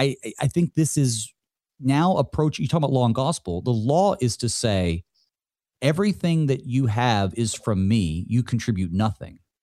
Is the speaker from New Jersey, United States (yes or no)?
no; North Carolina, United States; Now I'm from North Carolina, so you have to understand my context.